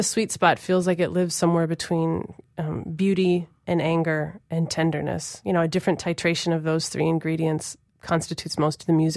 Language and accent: English; Minnesota, United States; And as much as I love the values that I gleaned from a childhood growing up in Minnesota